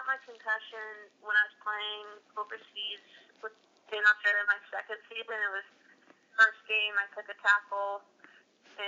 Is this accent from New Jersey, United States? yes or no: no; Portland, Oregon, United States; I grew up in Portland, Oregon, played club soccer there, and then I went to the University of Portland.